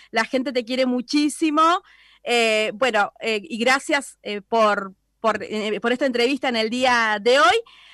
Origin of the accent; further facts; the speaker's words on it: Comodoro Rivadavia, Chubut, Argentina; Bueno, somos de Comodoro Rivadavia, de la provincia del Chubut.